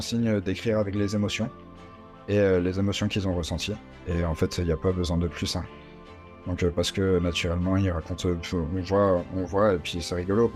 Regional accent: Brittany, France; moi je suis de Bretagne.

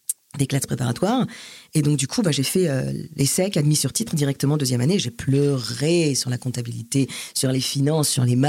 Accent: Metz, Grand Est, France; J'ai grandi à Metz, j'ai eu une très belle enfance, on va dire assez conventionnelle, avec une famille aussi très traditionnelle.

